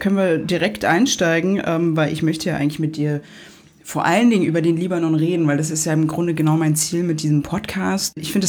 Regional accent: Germany; Ich bin ja selber, wir sind ja selber Deutsche.

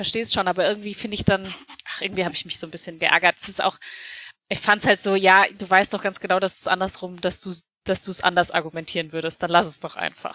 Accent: Stuttgart, Baden-Württemberg, Germany; natürlich kannst du sagen, als Stuttgarter, wir haben ein gutes Spiel gemacht

